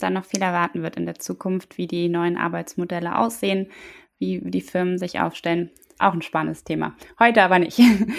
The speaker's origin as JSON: {"language": "German", "town": "Wiesbaden", "region": "Hesse", "country": "Germany", "said": "Ja, ich komme aus Wiesbaden."}